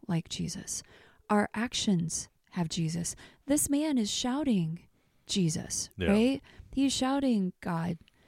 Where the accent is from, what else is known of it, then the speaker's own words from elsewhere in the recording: Kansas City, United States; I'm from Kansas City. Like literally like this is where I'm from.